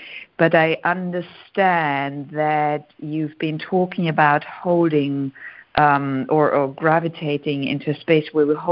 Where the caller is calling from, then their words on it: Germany; I'm calling in from Germany